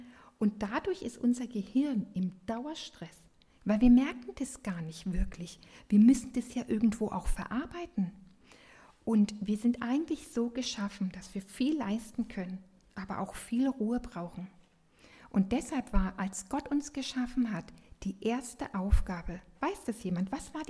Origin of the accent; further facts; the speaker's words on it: Berlin, Germany; Ich bin in Berlin groß geworden